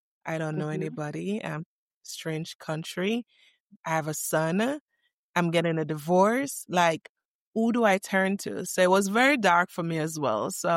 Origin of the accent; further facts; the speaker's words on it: Jamaica; now in United States; I moved all the way from Jamaica to America because my ex-husband